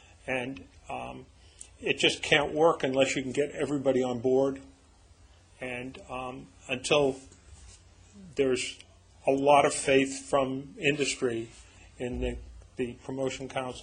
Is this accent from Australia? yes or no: no; Yarmouth, Maine, United States; I'm a harvester from Yarmouth, Maine